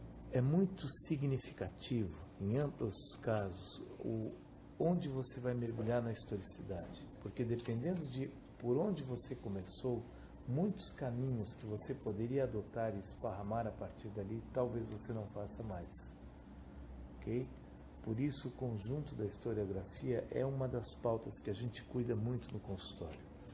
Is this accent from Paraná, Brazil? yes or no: no; São Paulo, Brazil; sou paulista de criação e paulistana de alma, o que já diz muito sobre mim.